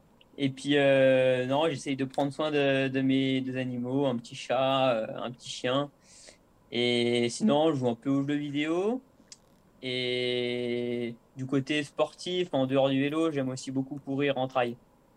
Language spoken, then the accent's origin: French; La Motte-Servolex, Auvergne-Rhône-Alpes, France; also born or lived in Chambéry; commune de ma jeunesse où habitent mes parents, où je suis actuellement. Et donc, je suis né à Chambéry, mais j'ai passé toute mon enfance à la Motte-Servolex.